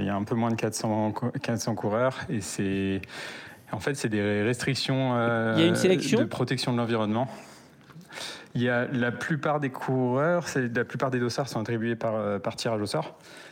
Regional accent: Annecy, Auvergne-Rhône-Alpes, France; j'ai eu la chance en grandissant à Annecy d'avoir un peu baigné dedans depuis petit.

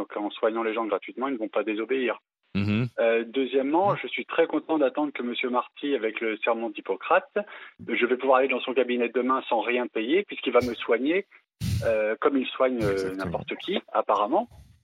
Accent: France; moi, en tant que Français, il me dira non.

